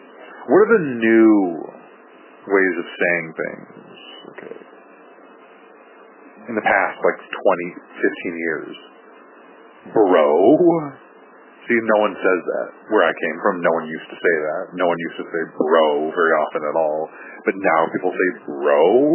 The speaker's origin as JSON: {"language": "English", "region": "California", "country": "United States", "said": "I'm from Northern California, and I can pronounce words correctly."}